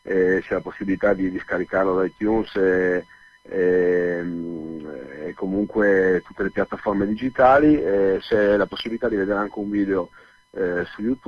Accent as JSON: {"language": "Italian", "town": "Turin", "region": "Piedmont", "country": "Italy", "tie": "born there", "said": "Sono nato qua a Torino, però diciamo che il sangue è calabrese."}